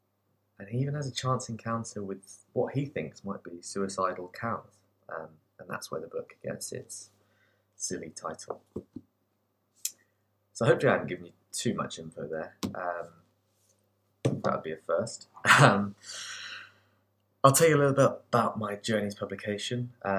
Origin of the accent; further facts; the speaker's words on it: Bicester, South East England, United Kingdom; now in London, United Kingdom; I'm 27 years old. I live in London. I grew up in Bicester in Oxfordshire.